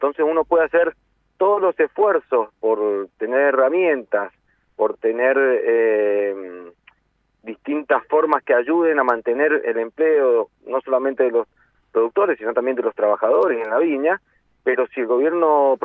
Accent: Mendoza, Argentina; A eso tenemos que apuntar como mendocinos, a tener buenas cosechas

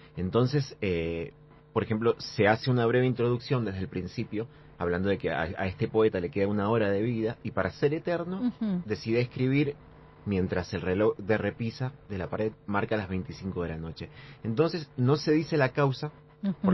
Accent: Guaymallén, Mendoza, Argentina; si bien soy de Guaymallén, sí

